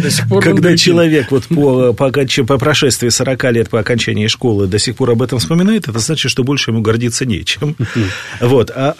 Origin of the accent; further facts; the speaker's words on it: Zheleznodorozhny, Moscow Oblast, Russia; Я сам из Подмосковья. Город, есть такой город железнодорожный Московской области.